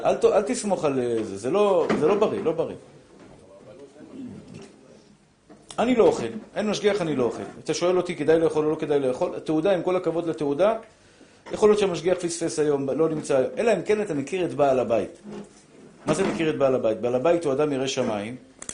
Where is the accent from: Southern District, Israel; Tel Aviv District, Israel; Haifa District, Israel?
Tel Aviv District, Israel; Tel Aviv; born there; ויש מסעדה בשכונת התקווה. שאני מאוד התגעגעתי ואהבתי את השכונה שנולדתי בה